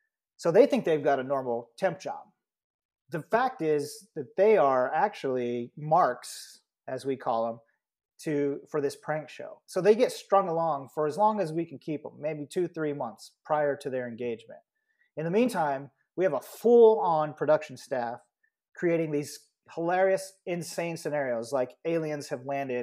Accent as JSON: {"language": "English", "region": "Georgia", "country": "United States", "tie": "born or raised there", "also_born_or_lived": "Los Angeles", "said": "I spent a good portion of my life in Los Angeles. I grew up in Georgia. I graduated University of Georgia. I'm a bulldog."}